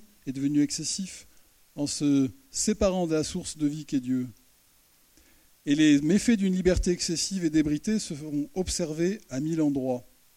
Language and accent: French; France; Chez nous, en France, c'est le contraire.